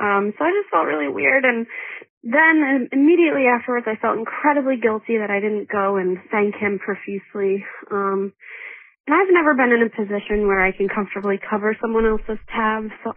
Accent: New England, United States; We were sitting outside. I'm from New England.

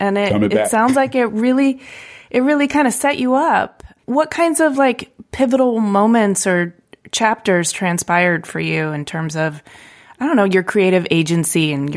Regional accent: Midwest, United States; I was born and raised in the Midwest. We're welcoming people.

